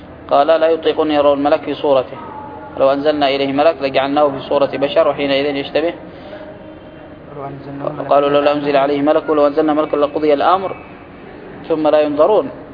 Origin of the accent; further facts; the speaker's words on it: Yemen; موجود حتى عندنا في اليمن